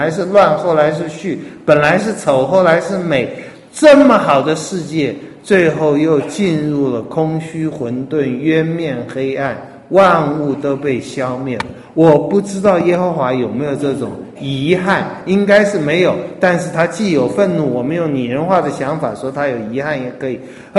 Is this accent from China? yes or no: no; Taiwan; 不管是吃喝拉撒，像我们台湾话讲的那样子